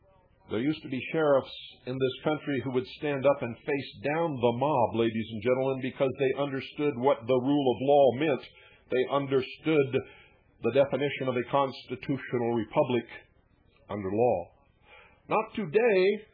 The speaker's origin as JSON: {"language": "English", "country": "United States", "said": "I am an American patriot. I have served my country for most of my life."}